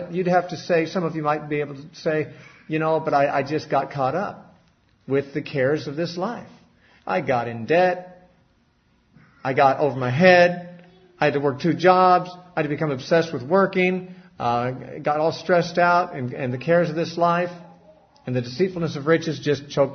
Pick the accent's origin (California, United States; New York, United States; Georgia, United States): California, United States; I was raised in Southern California during a time of a great revival, which was called the Jesus Movement